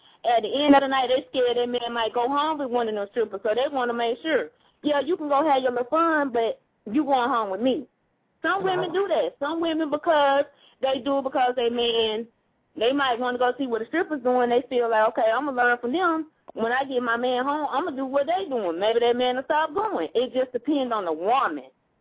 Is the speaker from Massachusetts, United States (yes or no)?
no; California, United States; I'm from the Bay.